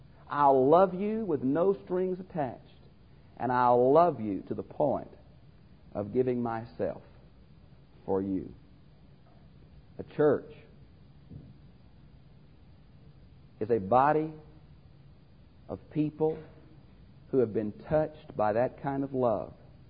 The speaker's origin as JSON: {"language": "English", "town": "Houston", "region": "Texas", "country": "United States", "tie": "born or raised there"}